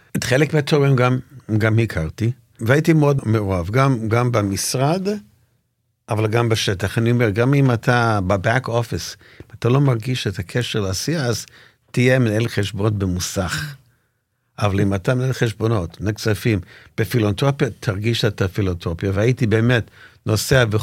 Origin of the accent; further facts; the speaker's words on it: Canada; אני גדלתי בקנדה, כמו שחיים ציין, אומנם בגיל מאוד צעיר